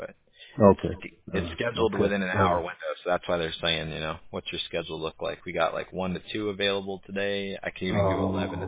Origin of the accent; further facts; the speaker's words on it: California, United States; I grew up in Orange County, and I used to drive down to San Diego about an hour to Qualcomm just to see those games.